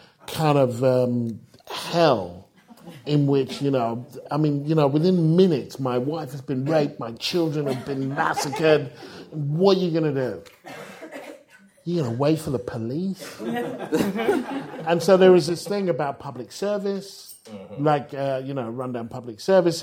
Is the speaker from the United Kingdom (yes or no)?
yes; United Kingdom; look, I'm British. I don't get it. Explain it to me.